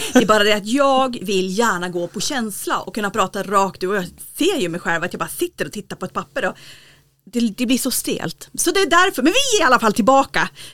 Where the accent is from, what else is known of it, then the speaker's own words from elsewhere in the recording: Stockholm, Stockholm County, Sweden; now in Östersund, Sweden; Nej, jag kan inte det. Jag är ju från Stockholm.